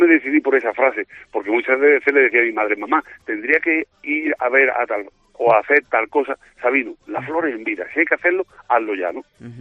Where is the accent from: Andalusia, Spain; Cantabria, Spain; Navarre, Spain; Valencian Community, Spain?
Andalusia, Spain; Pozoblanco; Así se llamó la exposición que hice anteriormente en mi pueblo, en Pozo Blanco, se llamaba Alegría.